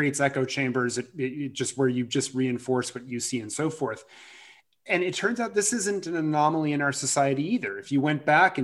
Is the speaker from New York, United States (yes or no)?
no; Washington, District of Columbia, United States; I grew up in Washington, DC. I did not know what an engineer was.